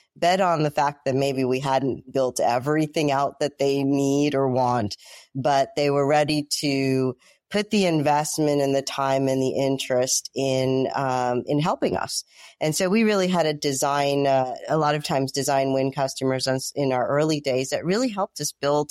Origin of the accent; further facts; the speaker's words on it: United States; It was also one of our first marquee customers in the United States, given I'm American